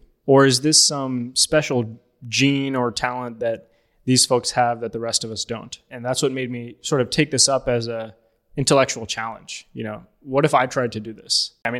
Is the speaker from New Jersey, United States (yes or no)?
yes; New Jersey, United States; first language Tamil; English is a second language; I was born in New Jersey. Born and raised in New Jersey.